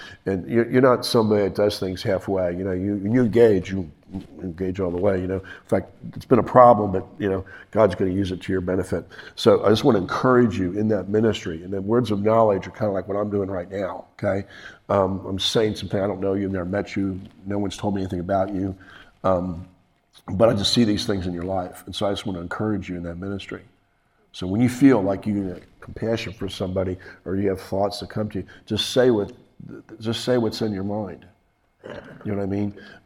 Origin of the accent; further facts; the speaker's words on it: United States; I said, look, I'm from America, and I'm over here for a competition.